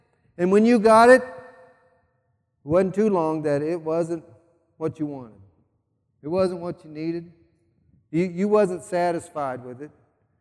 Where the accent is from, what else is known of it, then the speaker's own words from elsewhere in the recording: Sedalia, Missouri, United States; When I was a child growing up in Sedalia, we didn't lock our house.